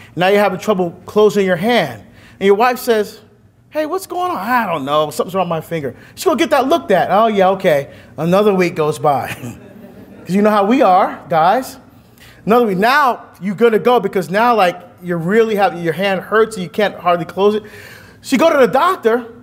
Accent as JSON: {"language": "English", "region": "New Jersey", "country": "United States", "tie": "born or raised there", "said": "I was a Benedictine. I grew up in Jersey, right, around the Italians."}